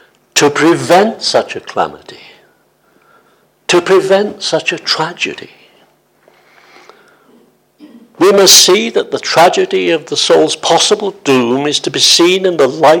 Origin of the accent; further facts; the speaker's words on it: Worcester, West Midlands, United Kingdom; I come from Worcester.